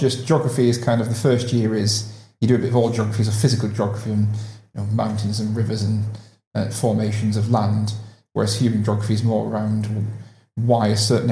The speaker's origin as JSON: {"language": "English", "town": "Bolton", "region": "North West England", "country": "United Kingdom", "tie": "born there", "said": "I wish I was born on the island. No, I was born in Bolton in Greater Manchester."}